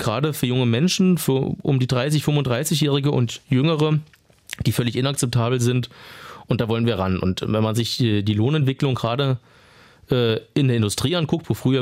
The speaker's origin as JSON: {"language": "German", "town": "Potsdam", "region": "Brandenburg", "country": "Germany", "said": "ich komme ja aus Potsdam, immer ein sehr wichtiges Thema"}